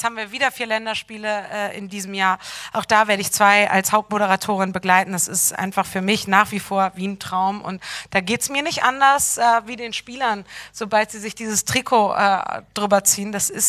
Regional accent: Bremen, Germany; Dann sind wir bei meiner Mama in Bremen aufgewachsen.

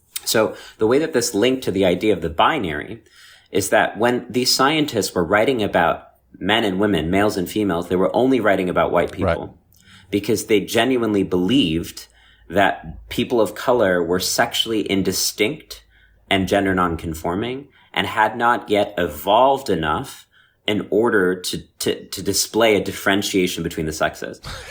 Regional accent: India; what's really sad as an Indian person is that even if people knew about British colonization

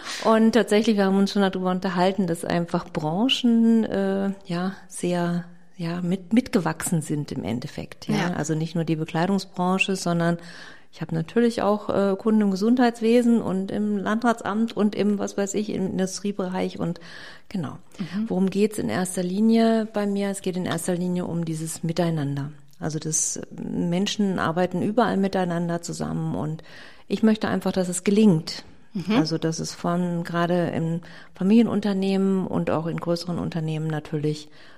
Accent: Kassel, Hesse, Germany; now in Allgäu, Germany; Ich komme tatsächlich ursprünglich aus Kassel, also jetzt mal rein geografisch, bin dann insgesamt 13 Mal umgezogen und das letzte Mal tatsächlich, oder die letzten 2-3 Mal innerhalb vom Allgäu.

